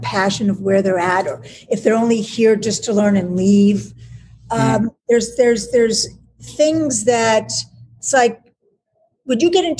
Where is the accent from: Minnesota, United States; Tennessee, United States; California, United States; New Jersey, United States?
California, United States; Malibu; I mean, I'm from Malibu, California. I'm a jean, yeah. jean and t-shirt girl.